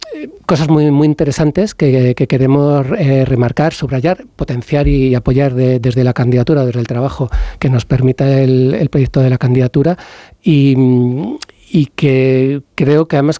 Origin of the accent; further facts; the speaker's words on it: Madrid, Community of Madrid, Spain; yo vengo de Madrid, no soy asturiano